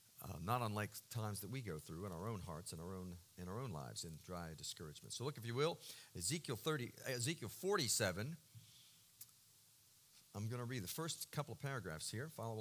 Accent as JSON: {"language": "English", "town": "Baltimore", "region": "Maryland", "country": "United States", "tie": "born or raised there", "said": "I grew up in Baltimore, and we are, my son and I are big Ravens fans."}